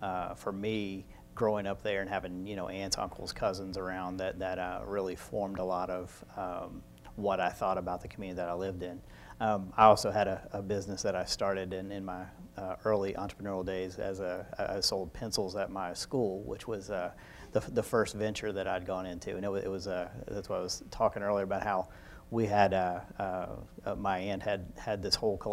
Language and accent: English; Williamson, West Virginia, United States; I grew up in Williamson, West Virginia, where I'm at now. And, you know, growing up in a small town with, you know, core community values